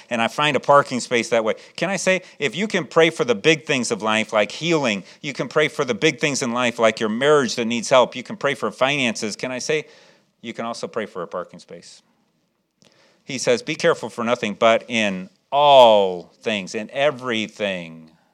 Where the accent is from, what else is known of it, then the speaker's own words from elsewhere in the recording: Chicago, Illinois, United States; I was serving as the assistant pastor in the church I grew up in Chicago.